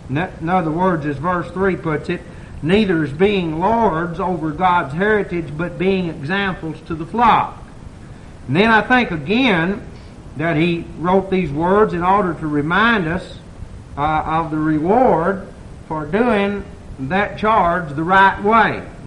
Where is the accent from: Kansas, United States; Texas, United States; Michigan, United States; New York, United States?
Michigan, United States; Dearborn; born there; accent: southern; Some of you have had an opportunity to laugh at my southern brogue. Go ahead. I was born over here in Dearborn.